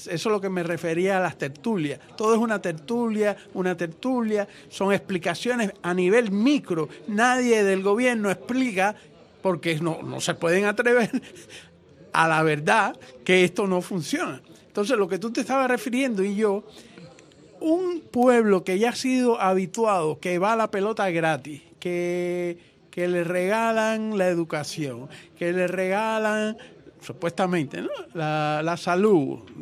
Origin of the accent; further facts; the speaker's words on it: Cuba; moved away; Salí de Cuba en el año 61